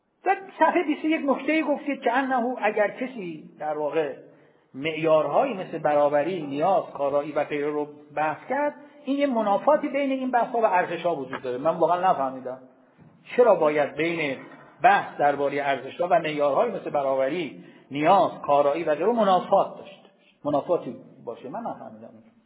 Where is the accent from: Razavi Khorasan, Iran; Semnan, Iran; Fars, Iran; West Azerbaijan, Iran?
Fars, Iran; Shiraz; وقتی ما دیگه شیرازی هستیم دیگه